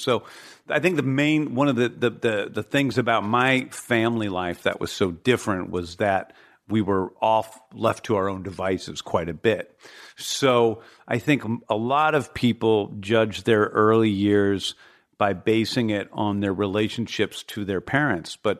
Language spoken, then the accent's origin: English; Manchester, Missouri, United States; You know, I grew up in St. Louis, Missouri in the 70s